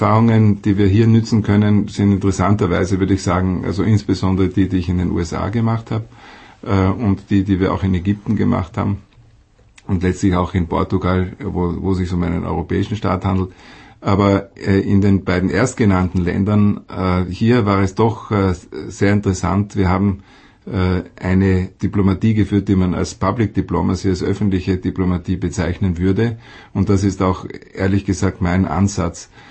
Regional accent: Austria; Und wir natürlich können hier als Österreicher nicht nur in Prag arbeiten

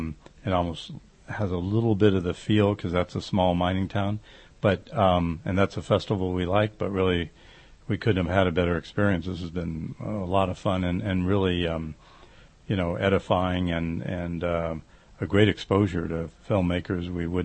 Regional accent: United States; You know, being an American and used to festivals where everybody is super casual

